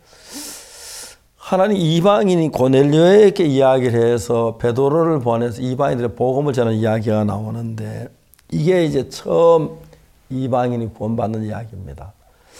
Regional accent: South Korea; 저는 한국 사람입니다.

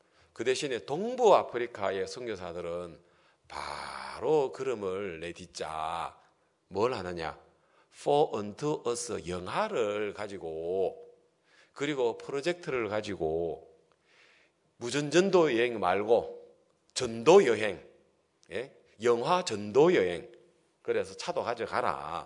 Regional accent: South Korea; 한국에서 왔습니다. 남한에서 왔습니다. 사우스 코리아에서 왔습니다.

